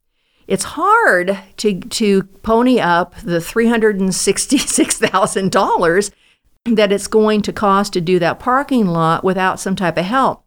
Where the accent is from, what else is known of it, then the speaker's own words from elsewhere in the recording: California, United States; You know, I'm from California. Everything's got pavement.